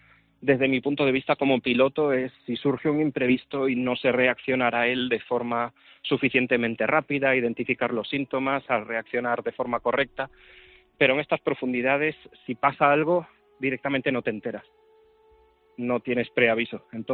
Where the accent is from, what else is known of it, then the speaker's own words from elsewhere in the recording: Spain; como buen español